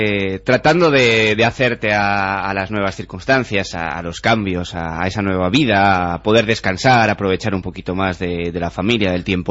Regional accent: Tudela, Navarre, Spain; al fin y al cabo somos todos personas de Tudela, somos compañeros

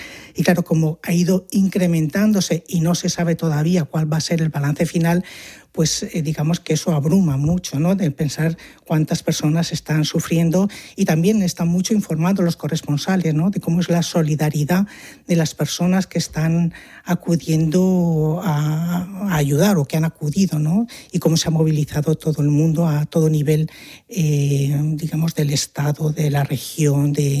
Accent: Spain; Lo he percibido como española, sí

